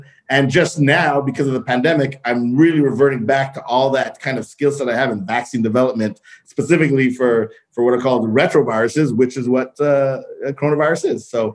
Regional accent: Canada; I'm Canadian. And as all good, you know, African-American, African-Canadian kids

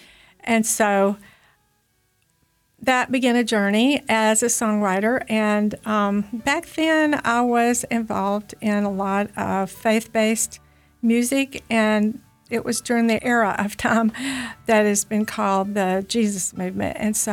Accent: Moulton, Alabama, United States; I grew up in Moulton, Alabama. I listened to a lot of different kinds of music growing up

